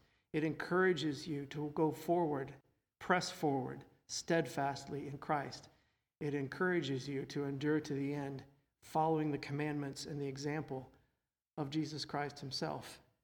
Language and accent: English; United States; As an American, I will tell you I've had it really good all my life.